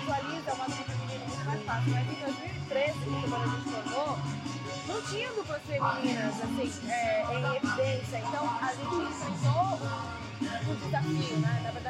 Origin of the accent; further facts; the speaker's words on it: São Paulo, Brazil; also born or lived in Fortaleza / Goiânia; A gente é de São Paulo, moramos 1 ano e meio em Fortaleza, depois moramos 4 anos em Goiânia, agora estamos morando em São Paulo também.